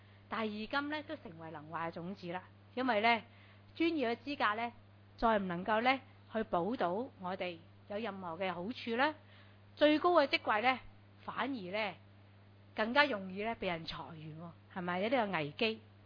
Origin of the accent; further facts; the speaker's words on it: Hong Kong; 我想到我哋香港人咧，都好多嘅失望，好多嘅无奈